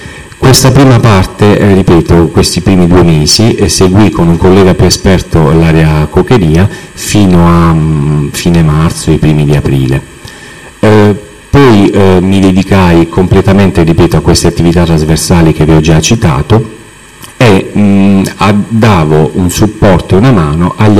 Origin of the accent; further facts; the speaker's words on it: Mola di Bari, Apulia, Italy; born there; now in Massafra, Italy; sono nato a Mola di Bari il 1 maggio del 1975.